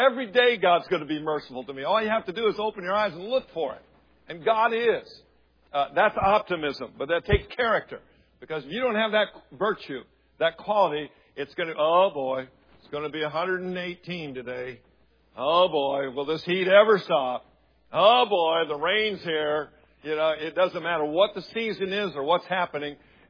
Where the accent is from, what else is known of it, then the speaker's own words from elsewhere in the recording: Ireland; This is the way I'm Irish. I'm redheaded.